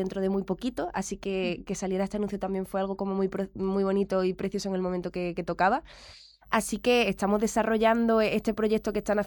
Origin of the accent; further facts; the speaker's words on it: Antequera, Andalusia, Spain; also born or lived in Madrid; now in Málaga, Spain; Entonces, yo soy de Antequera, resido en Málaga, he estado también un tiempo viviendo en Madrid y soy cantante.